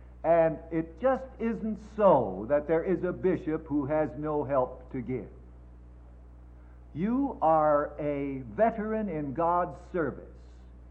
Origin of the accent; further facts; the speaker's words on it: Colorado, United States; I'm from Colorado.